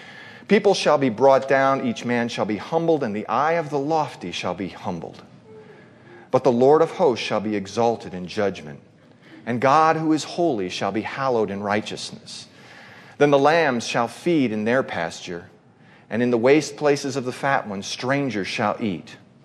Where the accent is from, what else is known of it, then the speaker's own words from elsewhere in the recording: Prescott, Arizona, United States; I'm from Prescott. I'm a Presbyterian.